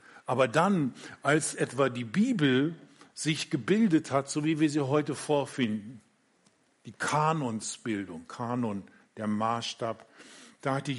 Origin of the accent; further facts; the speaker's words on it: Minden, North Rhine-Westphalia, Germany; also born or lived in Bückeburg; ich bin in Minden in der Gemeinde damals mit aufgewachsen und Bückeburg.